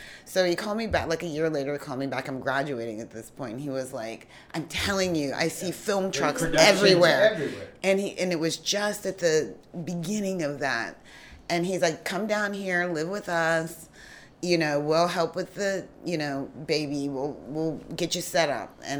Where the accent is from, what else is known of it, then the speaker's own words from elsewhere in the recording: Ohio, United States; I'm originally from Ohio.